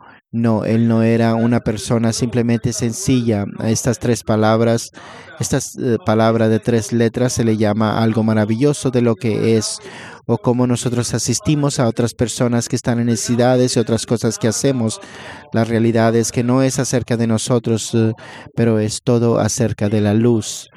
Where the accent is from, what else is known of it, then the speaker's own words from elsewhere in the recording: Philadelphia, Pennsylvania, United States; Spanish is a second language; Yo crecí mirándolo en Filadelfia cuando jugaba básquetbol.